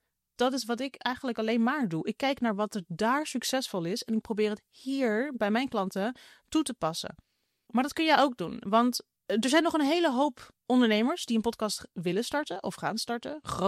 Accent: Netherlands; En waar wij misschien als Nederlanders nog denken, het is een creatieve uitlaatklep.

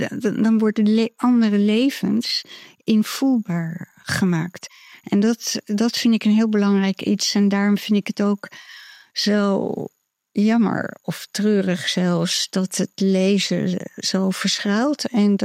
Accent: Amsterdam, North Holland, Netherlands; Ik als Amsterdammer heb er ontzettend veel last van.

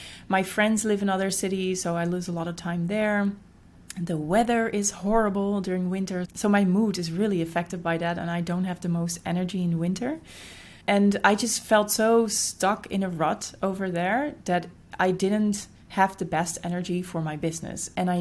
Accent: Netherlands; moved away as an adult; now in Rio de Janeiro, Brazil; I am now in Rio, and before I was living, working in my home country, the Netherlands.

